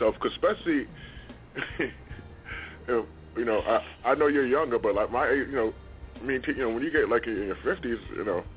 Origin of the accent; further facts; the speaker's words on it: New York City, New York, United States; growing up in the South Bronx and everything, as I shared a lot of stuff, moved out to Long Island for 23 years